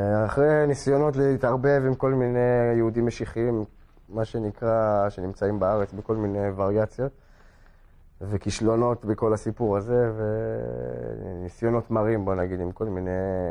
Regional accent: Rehovot, Central District, Israel; רחובות. הורים היו, אבא היה מסורתי. נפטר כשאני הייתי יחסית צעיר, בגיל 18. ואני אף פעם לא היה לי חיבור לדת.

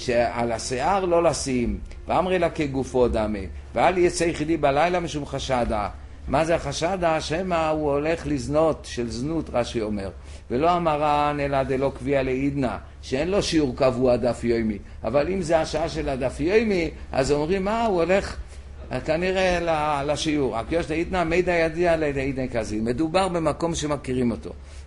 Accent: Jerusalem, Jerusalem District, Israel; היה לנו גנן בילדותי כאן בירושלים

